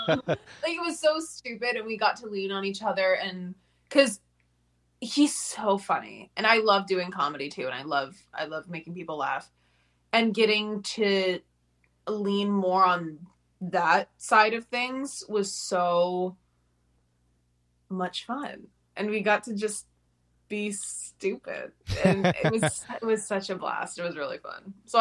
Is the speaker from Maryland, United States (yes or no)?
no; Portland, Maine, United States; I'm from Portland, Maine, and I'm reading for the role of Nia.